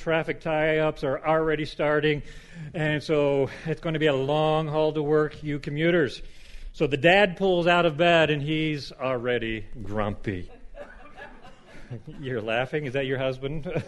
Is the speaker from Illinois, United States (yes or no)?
no; Oklahoma, United States; I'm originally from Oklahoma, got my bachelor's degree in mechanical engineering, and I wanted to be an astronaut.